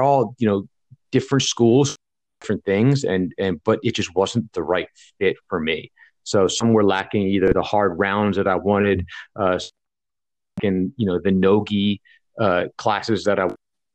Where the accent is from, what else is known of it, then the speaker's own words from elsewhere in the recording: Philadelphia, Pennsylvania, United States; now in Phoenix, United States; We'd both grown up she was from Jersey. We're from Philly, and it was just time to, you know, make a change